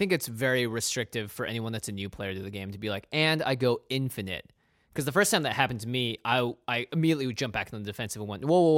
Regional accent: Pacific Northwest, United States; We grew up in the Pacific Northwest.

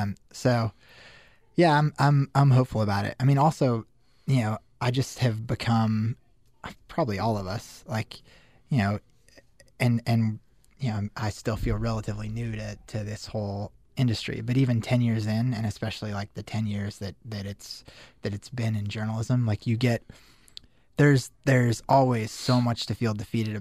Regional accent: Denver, Colorado, United States; No, not really. I mean, I grew up in Denver. I went to Syracuse, because I thought I was kind of interested in journalism, but mostly like the financial aid was really good.

